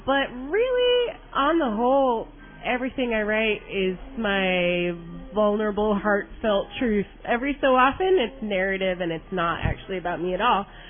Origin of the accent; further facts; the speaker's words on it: Chicago, Illinois, United States; I'm from Chicago, but I grew up going every summer to a cabin in Forest County near Wabino